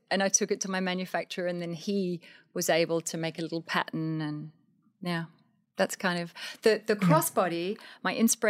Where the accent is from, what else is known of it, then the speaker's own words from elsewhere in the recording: Australia; I come from Australia and I'm fairly tall. I'm 5'8".